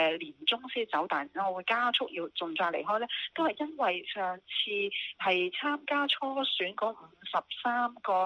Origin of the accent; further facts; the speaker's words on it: Hong Kong; 我相信她是想制肘我們香港人帶錢逃離香港啦